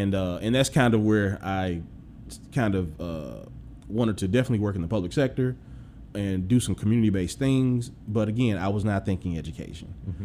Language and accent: English; Greenwood, United States; So so when I think about growing up in Greenwood, all of that permitted an existence that was different from a lot of what was going on in the region.